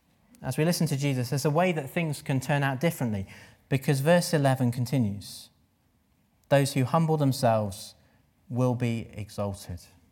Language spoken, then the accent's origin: English; England, United Kingdom; We're British, perhaps. We're polite.